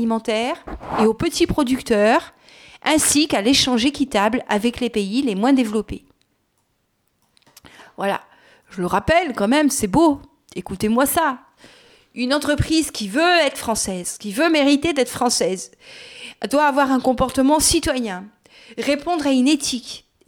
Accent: France; born there; hein, et pourtant je suis française, j'ai une carte d'identité française, je suis née en France

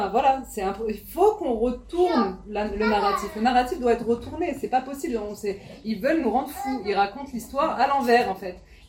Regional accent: Algeria; Moi, je viens d'Algérie, j'ai grandi en Algérie, et en Algérie, on a été éduqués avec la Palestine au cœur.

